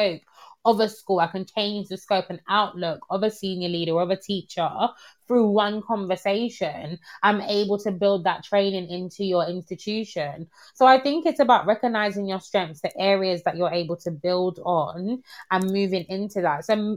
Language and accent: English; United Kingdom; And as you said about being Black British and Caribbean, it's definitely a nuance that I definitely look at in university